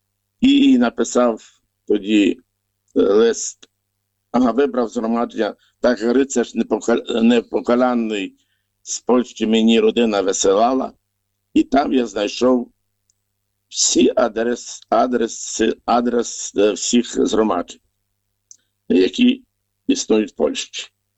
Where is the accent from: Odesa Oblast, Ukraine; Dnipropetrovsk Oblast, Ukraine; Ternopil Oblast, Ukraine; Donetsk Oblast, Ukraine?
Ternopil Oblast, Ukraine; Orishkivtsi; born there; Я народився на Тернопільщині, Україні, село Орішківці, зараз з Чортківського району. Народився я в християнській католицькій родині.